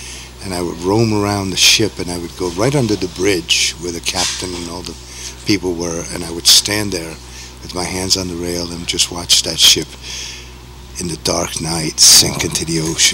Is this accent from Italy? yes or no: yes; Italy; English is a second language; now in United States; when I came to America, I couldn't speak English, of course, and I was Italian